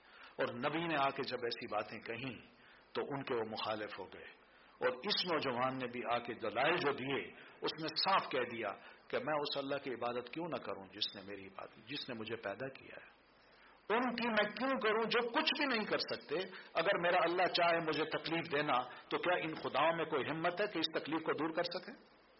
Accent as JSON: {"language": "Urdu", "country": "Pakistan", "said": "میں نے کہا انا پاکستانی, میں پاکستانی ہوں."}